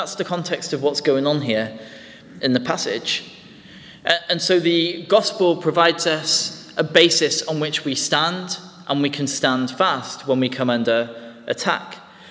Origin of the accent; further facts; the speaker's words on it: United Kingdom; You know, as British people, we just wouldn't do this.